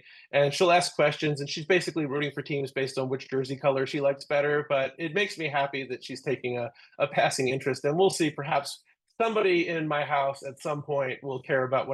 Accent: Delaware, United States; Like I grew up in Delaware, about 20 minutes outside of Philly

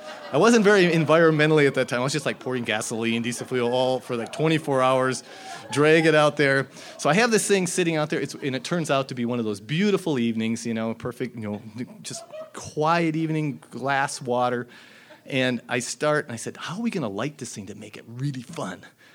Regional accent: North Dakota, United States; I'm from North Dakota. I'm a bit embarrassed to say that I am from North Dakota, because that's where the state bird is a mosquito and the state tree is a telephone pole.

